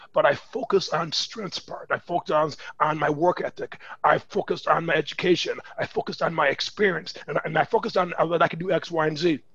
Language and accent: English; Indiana, United States; I grew up in Northwest Indiana, and that's where I met Dr. Will back in 1995.